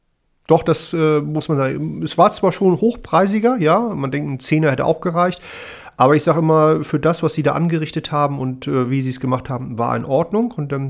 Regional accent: Wunstorf, Lower Saxony, Germany; Das war keine 40 Kilometer von zu Hause entfernt, wo ich aufgewachsen bin, in Wunsdorf.

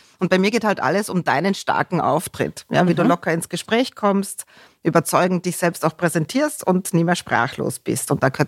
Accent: Graz, Styria, Austria; ich bin waschechte Grazerin, also in Graz geboren. Auch wenn viele mich dann immer fragen … warum sprichst du so Deutsch? Wir haben nie Dialekt so ausgesprochen. Und jetzt kommt sozusagen erschwerend dazu, dass ich mit einem Deutschen verheiratet bin.

